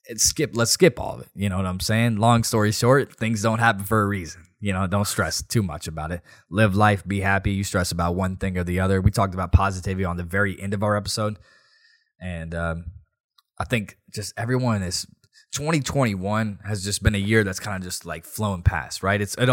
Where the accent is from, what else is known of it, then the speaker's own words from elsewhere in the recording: Nashville, Tennessee, United States; We're from Nashville. We've seen it all. We've seen the cranes. We're Crane City now.